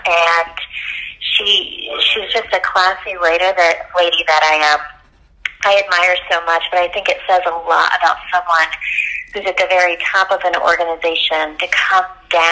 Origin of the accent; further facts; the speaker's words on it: Plant City, Florida, United States; moved away; also born or lived in Massachusetts; I grew up in Florida. So I went to a small school in Plant City, Florida, and then we moved up to Massachusetts, and I attended Baypath University for my associate's and bachelor's degree.